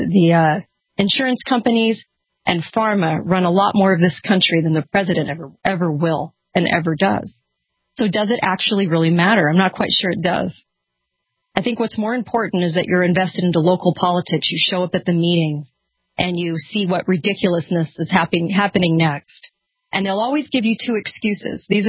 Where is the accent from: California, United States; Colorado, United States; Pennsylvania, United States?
California, United States; I was just watching a documentary about leaving California. I'm from California.